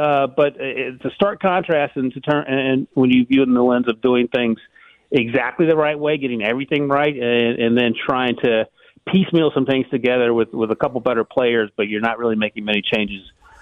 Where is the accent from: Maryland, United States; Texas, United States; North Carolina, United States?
North Carolina, United States; I grew up in North Carolina.